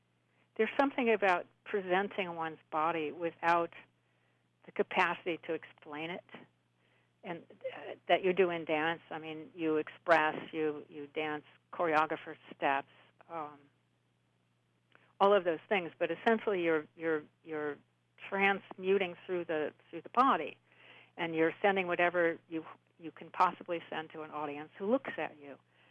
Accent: Midwest, United States; Well, I'm a Midwesterner. I started in Cleveland. I worked in Boston and New York.

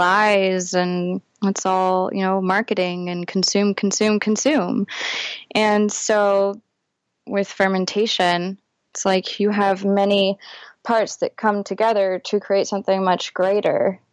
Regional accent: Houston, Texas, United States; also born or lived in Philadelphia / New York City; I grew up in Houston. I moved to Philadelphia and then New York City. At least those are the cities I spent the bulk of my youth and early 20s in.

